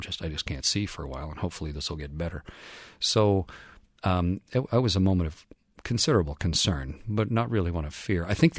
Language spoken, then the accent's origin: English; Canada; I'm Canadian, by the Canadian Space Agency